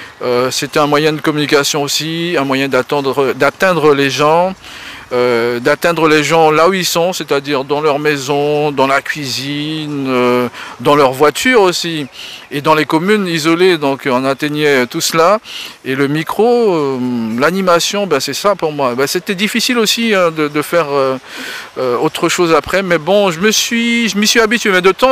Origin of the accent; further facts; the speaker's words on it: French Guiana; Je dis souvent que je viens avant tout de la Guyane. Je suis pro-guyanais. Tout le monde le sait que je suis pro-guyanais. Je n'oublie pas que je suis amérindien aussi. Je n'oublie pas que j'ai les trois cultures, ça veut dire créole, amérindien